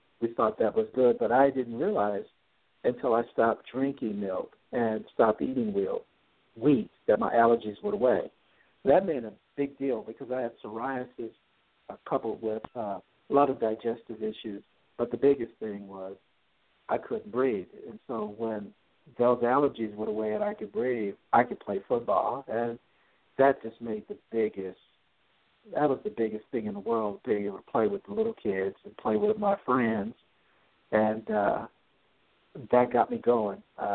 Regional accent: Compton, California, United States; Well, the biggest thing was I grew up in Southern California, in Compton, California, and I had asthma as a kid

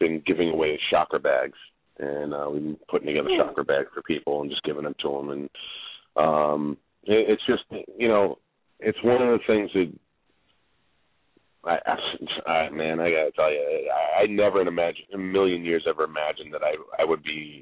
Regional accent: Bronx, New York, United States; You know, I was born and raised in the Bronx. I'm 100% Italian and a Taurus on top of that.

